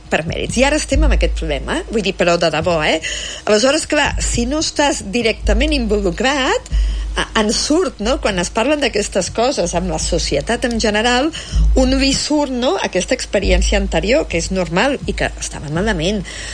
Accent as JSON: {"language": "Catalan", "town": "Bellpuig", "region": "Catalonia", "country": "Spain", "said": "jo soc de Bellpuig, un poble petit"}